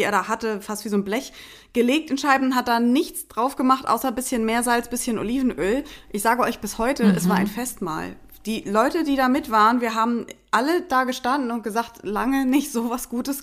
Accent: Hamburg, Germany; ich komme aus Hamburg, wir haben alte Apfelsorten.

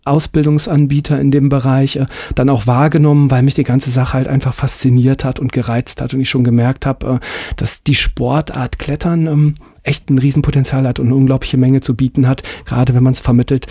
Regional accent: Rhineland, Germany; weil es gab es damals in den Jahren, zumindest bei uns im Rheinland, noch überhaupt gar nicht.

